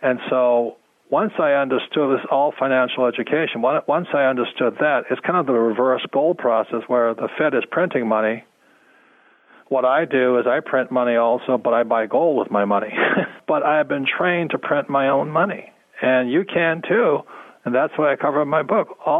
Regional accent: United States; I like being an American. I just don't trust my government.

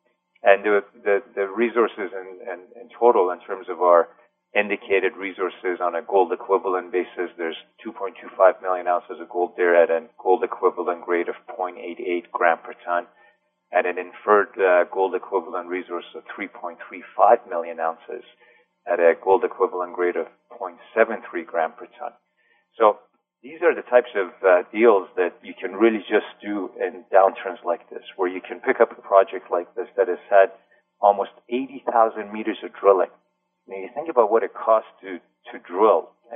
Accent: Canada; I'm Canadian, and we have recently a new Canadian Prime Minister

